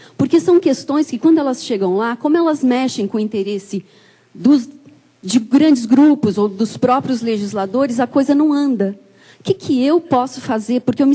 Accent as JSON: {"language": "Portuguese", "region": "São Paulo", "country": "Brazil", "said": "eu sou de São Paulo."}